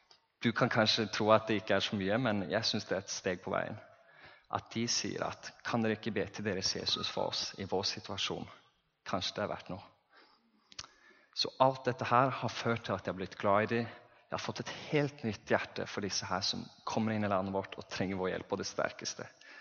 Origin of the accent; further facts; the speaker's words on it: Herøya, Telemark, Norway; der jeg vokste opp på Herøya